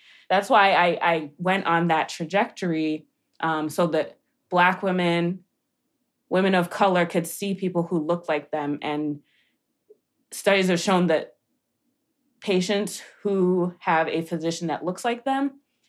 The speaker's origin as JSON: {"language": "English", "country": "Nigeria", "said": "since I'm Nigerian, it seems like most Nigerians are doctors, lawyers, engineers."}